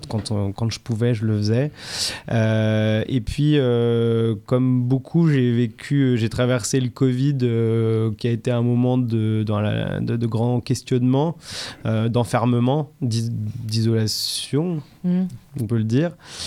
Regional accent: Toulon, Provence-Alpes-Côte d'Azur, France; also born or lived in Marseille; Je viens de Toulon, mais j'ai fait mon lycée à Marseille.

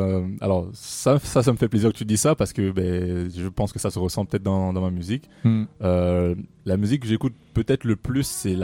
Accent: Gabon; Je suis né et j'ai grandi au Gabon, qui est francophone.

